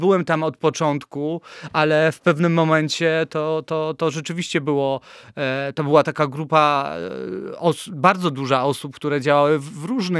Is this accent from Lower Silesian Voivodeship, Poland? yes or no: no; Kraków, Lesser Poland, Poland; No ja pochodzę z takiego robotniczego osiedla krakowskiego